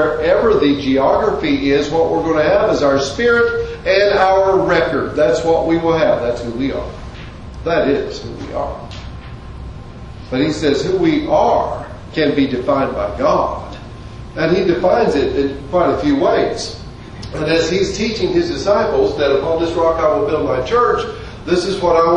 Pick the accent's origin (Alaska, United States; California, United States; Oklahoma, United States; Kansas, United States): Oklahoma, United States; also born or lived in Colorado; And I'll say, well, not really. We're from Colorado. But before that, I was raised in Oklahoma.